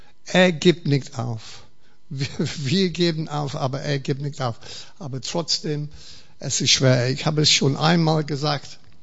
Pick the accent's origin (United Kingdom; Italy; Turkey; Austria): United Kingdom; England; German is a second language; aber ich bin Engländer